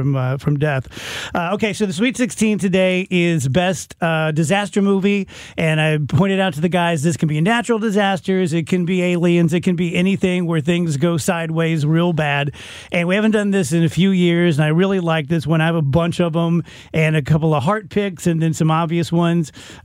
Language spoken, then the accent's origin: English; South Roxana, Illinois, United States; Growing up in South Roxana, I was pretty sure I wasn't going to get hit by a rogue wave.